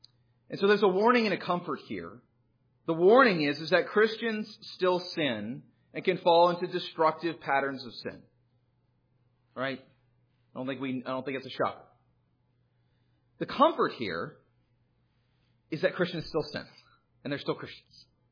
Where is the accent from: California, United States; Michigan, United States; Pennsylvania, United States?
California, United States; We grew up in Southern California. We'd go camping at the beach.